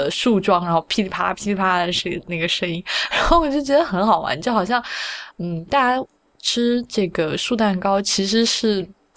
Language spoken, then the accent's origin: Chinese; Sichuan, China; 我从小在就是四川很热嘛，然后冬天又很冷，所以我们冬天没有暖气，